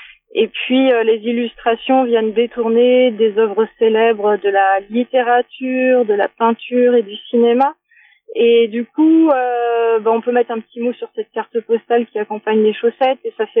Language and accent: French; Saint-Juvat, Brittany, France; moi je suis de Dinan, enfin de Saint-Juvas à côté de Dinan